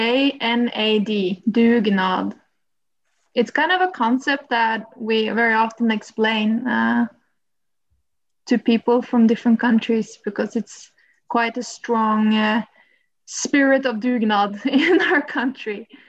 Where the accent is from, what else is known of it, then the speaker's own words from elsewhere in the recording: Oslo, Norway; now in Hadeland, Norway; I come from Oslo and I know that there are libraries